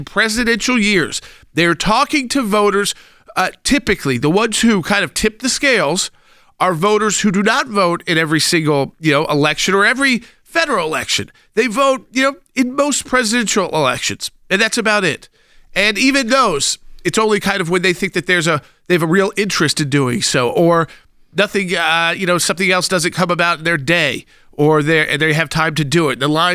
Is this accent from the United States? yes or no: yes; Atlanta, Georgia, United States; in places like Georgia and my home state, like Atlanta, my home city